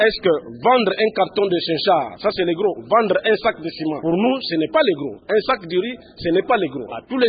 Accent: Boma, Kongo Central, DR Congo; Je viens de Boma.

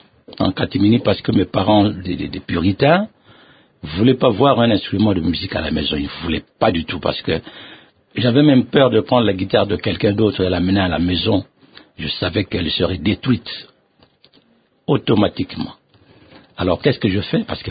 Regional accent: Kinshasa, DR Congo; J'ai tout fait ici à Kinshasa. J'ai été à l'école ici. J'ai commencé mon école primaire, secondaire. J'ai commencé ma vie professionnelle ici à Kinshasa.

